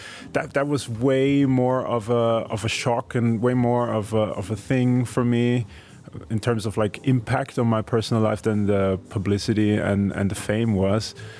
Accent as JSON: {"language": "English", "country": "Austria", "tie": "born or raised there", "second_language": "English", "said": "So I was like, okay, my home country and my birth country, of course, comes first."}